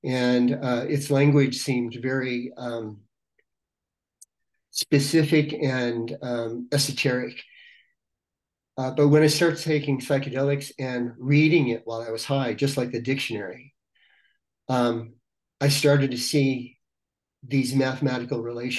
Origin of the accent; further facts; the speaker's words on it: Los Angeles, California, United States; And I grew up in Los Angeles, and I said, Los Angeles, the city of angels